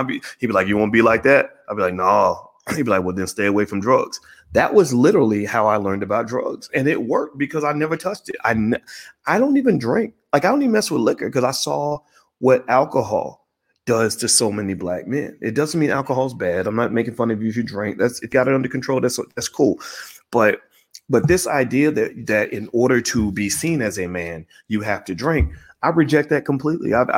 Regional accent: Louisville, Kentucky, United States; I'm a second cousin to Muhammad Ali by marriage. I'm from Louisville.

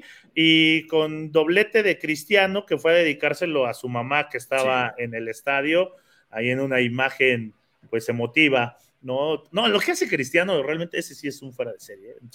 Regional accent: Mexico; somos tan mexicanos

